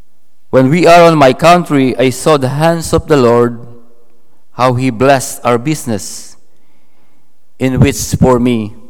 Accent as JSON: {"language": "English", "country": "Philippines", "said": "I know that because I'm a Filipino."}